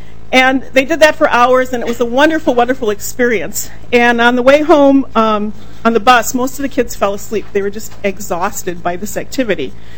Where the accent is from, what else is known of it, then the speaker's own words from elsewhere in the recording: Eagan, Minnesota, United States; In 1967, I was 10 years old. I grew up in Eagan, Minnesota, lived my whole life there.